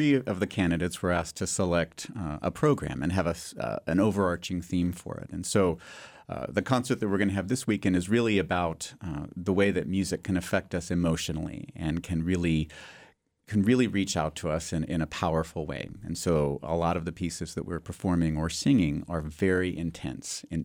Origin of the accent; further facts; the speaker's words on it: West Coast, United States; born there; now in Springfield, United States; And I was born in the West Coast. I was born with mountains and ocean.